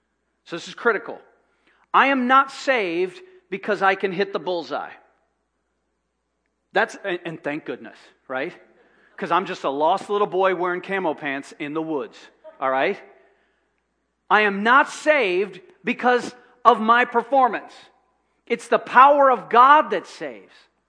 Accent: Michigan, United States; well, I've been doing this since I was 2, because I'm from Michigan.

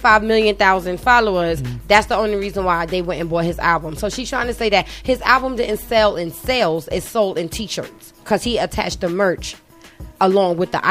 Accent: Brooklyn, New York, United States; Again, I'm from Brooklyn and I can fight.

